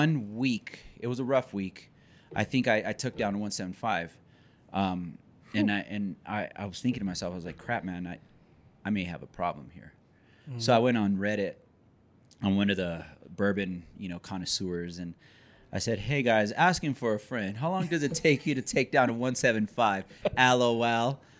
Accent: Colorado, United States; Because I'm from Colorado. We have freaking bison here, right?

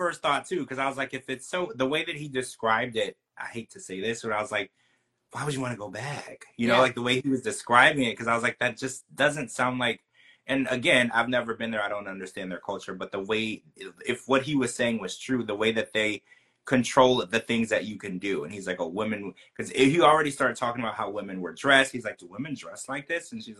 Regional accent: Louisiana, United States; But, you know, Stevie's dad, I'm from Louisiana, yeah, right?

